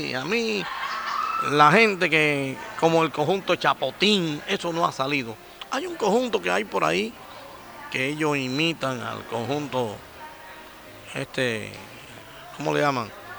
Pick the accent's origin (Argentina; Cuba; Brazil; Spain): Cuba; Y sigo luchando en mi país por nuestra música cubana